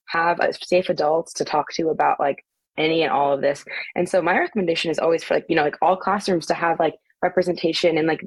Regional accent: Massachusetts, United States; I grew up in Massachusetts, so it was a different public system but still nearby.

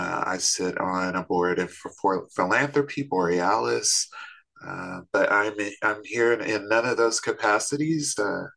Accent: Los Angeles, California, United States; I grew up in South Central and around 13, went to the streets.

